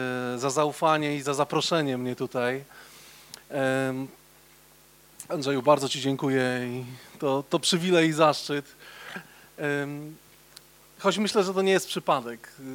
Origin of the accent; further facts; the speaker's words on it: Pruszków, Masovian Voivodeship, Poland; Pochodzę z Pruszkowa, to jest miasto słynne z koszykówki, to wiecie o tym. Ale nie tylko z koszykówki, także z innych rzeczy.